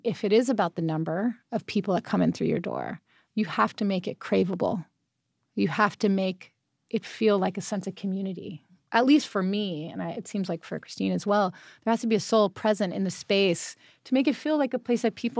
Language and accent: English; California, United States; I am from Southern California.